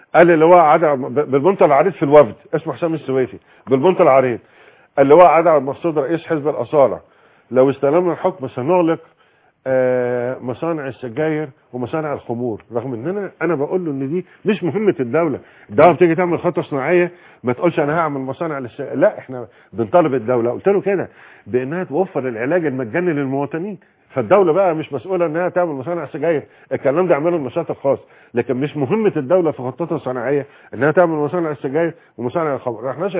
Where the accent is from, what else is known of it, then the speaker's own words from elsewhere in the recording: Egypt; الستات عندنا في مصر بيمشي كده؟